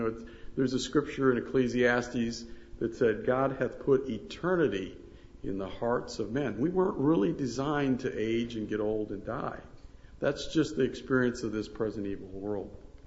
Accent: Florida, United States; I'm from Florida, so I'm about as far south as you can get in the States.

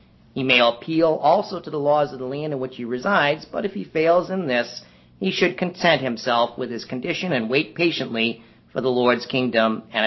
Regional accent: Agawam, Massachusetts, United States; I grew up in Agawam

